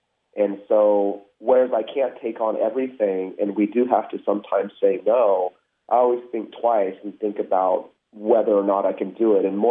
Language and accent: English; California, United States; also born or lived in South Korea; I was born in South Korea and adopted, and, you know, when I was 10 months old, was placed into a family in California.